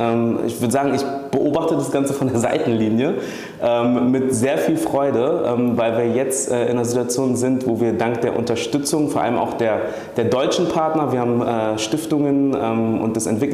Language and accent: German; Mali; ich bin gebürtig aus Mali